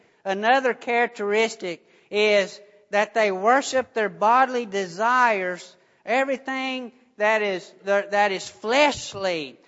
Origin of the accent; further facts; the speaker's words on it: United States; born there; Something that, you know, I'm an American. I've been born here.